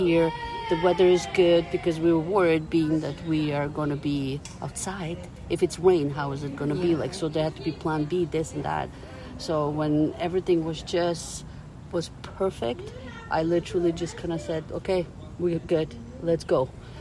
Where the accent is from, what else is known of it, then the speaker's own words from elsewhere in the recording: Ukraine; English is a second language; moved away as an adult; now in Guelph, Canada; I was born in Ukraine. I moved here when I was 18. So like Guelph, I moved to Guelph and I was only here for a few years.